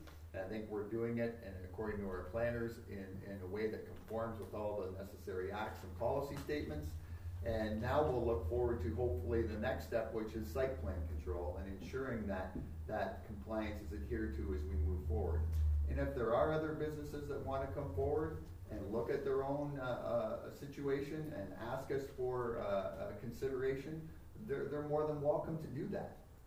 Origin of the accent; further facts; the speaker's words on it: Windsor, Ontario, Canada; growing up in Windsor, Essex